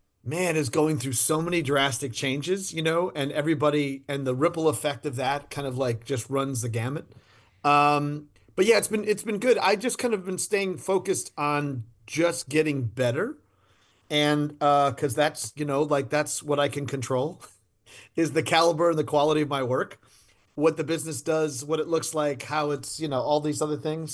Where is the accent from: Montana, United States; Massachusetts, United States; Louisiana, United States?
Louisiana, United States; New Orleans; shoots in my hometown in New Orleans